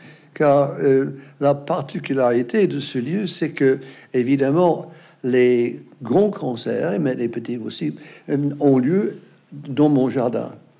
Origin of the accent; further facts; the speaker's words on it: United States; Enfin, moi, je suis un Américain.